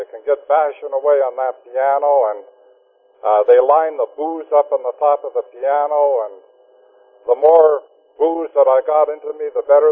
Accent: Winnipeg, Manitoba, Canada; I was born and raised in Winnipeg, attended school, high school there

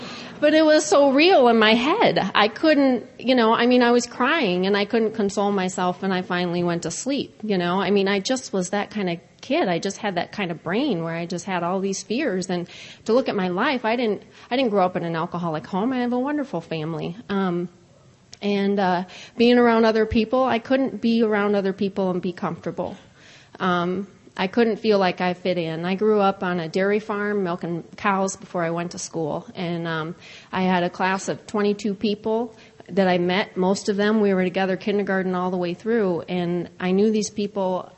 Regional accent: Wisconsin, United States; now in Iowa City, United States; I'm from Iowa City, Iowa, but woohoo! Yay, Area 24. I grew up in Wisconsin

